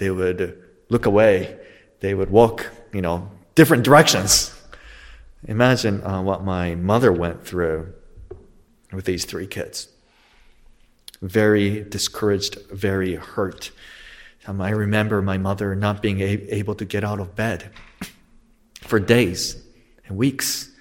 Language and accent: English; Japan; English is a second language; I was born in Japan.